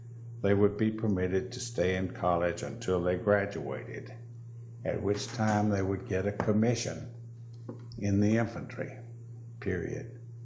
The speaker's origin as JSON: {"language": "English", "town": "Lancaster", "region": "South Carolina", "country": "United States", "tie": "born or raised there", "lives_now": "Eden, United States", "said": "I was born and raised in Lancaster, South Carolina."}